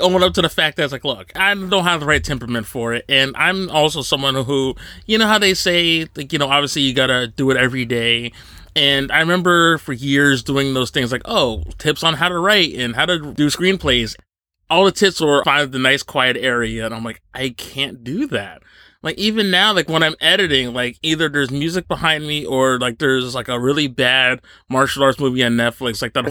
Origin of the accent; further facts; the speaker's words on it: New Jersey, United States; I grew up in Northeast New Jersey and you're a New York guy.